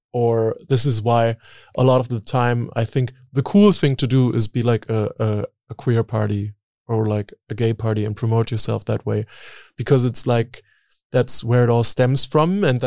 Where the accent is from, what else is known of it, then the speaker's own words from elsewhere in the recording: Berlin, Germany; I grew up in Berlin and I lived near Nollendorfplatz earlier, which is like the biggest like gay queer Kiez in Berlin.